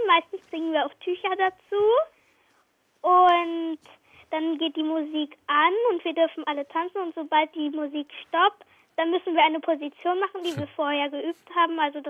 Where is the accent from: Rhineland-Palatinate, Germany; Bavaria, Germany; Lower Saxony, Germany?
Lower Saxony, Germany; Wolfenbüttel; Also ich bin 9 Jahre alt. Ich komme aus Wolfenbüttel, das liegt in Braunschweig.